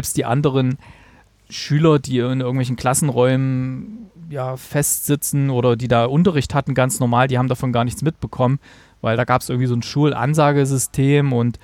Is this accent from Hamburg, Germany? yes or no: no; Thuringia, Germany; Thüringen, wo ich herkomme, da gab es so einen Fall in Erfurt damals und so.